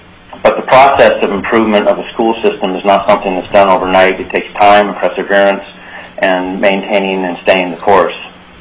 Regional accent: Ambler, Alaska, United States; I grew up in Bush. I grew up in Ambler.

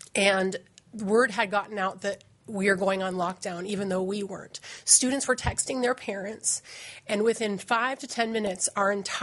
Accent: Fairbanks, Alaska, United States; I'm from Fairbanks.

